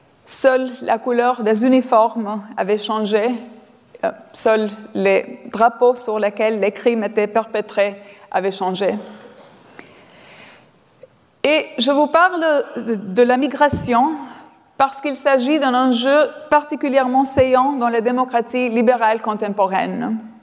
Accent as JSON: {"language": "French", "country": "Albania", "tie": "born there", "second_language": "French", "moved": "yes", "said": "Je suis née en Albanie, sous le communisme, et je me souviens très bien la première fois où j'ai voyagé en Occident avec ma grand-mère. J'avais environ 11 ans."}